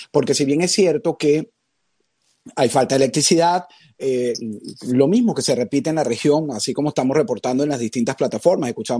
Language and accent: Spanish; Venezuela; Ahora, en mi país de origen, en Venezuela